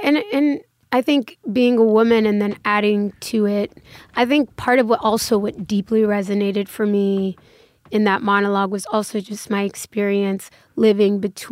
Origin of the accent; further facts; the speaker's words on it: Los Angeles, California, United States; moved away as an adult; now in New York, United States; In the Valley, in Woodland Hills, Canoga Park.